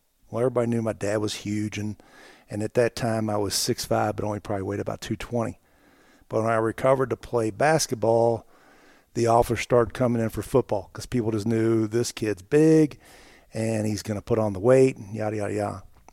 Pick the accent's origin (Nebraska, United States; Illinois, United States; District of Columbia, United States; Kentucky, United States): Kentucky, United States; Louisville; Living in Louisville, everyone had a basketba